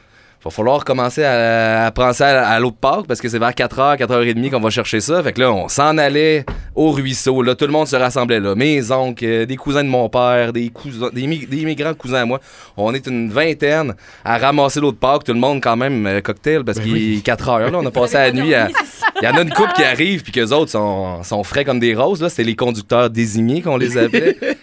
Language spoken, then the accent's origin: French; Quebec City, Quebec, Canada; Ben, du temps, moi, je viens de Québec